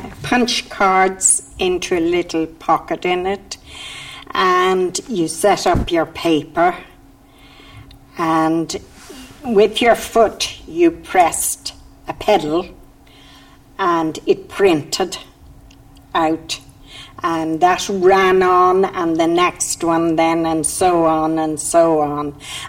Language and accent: English; Dublin, Leinster, Ireland; I was brought up in Dundrum, Dublin.